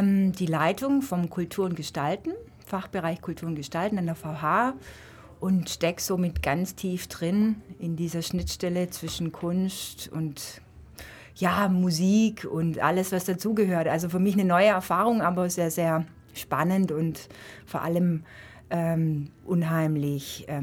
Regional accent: Ulm, Baden-Württemberg, Germany; Ich bin eigentlich Ulmerin, ja. Ich bin hier aufgewachsen, im Pfuhl zur Schule gegangen allerdings, was aber trotzdem als Ulmerin gilt.

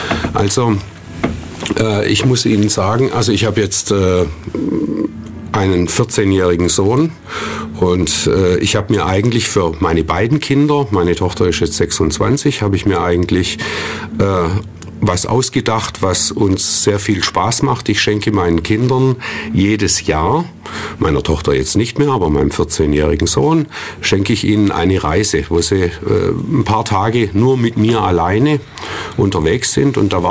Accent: Reutlingen, Baden-Württemberg, Germany; born there; Ich bin 1962 in Reutlingen geboren.

